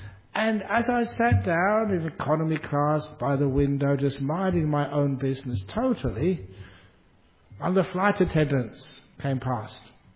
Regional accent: Australia; And I replied, "Oh, I am from Australia."

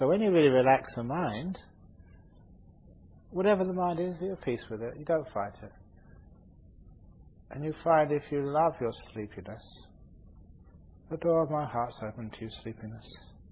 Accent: London, United Kingdom; I grew up in London where it was cold.

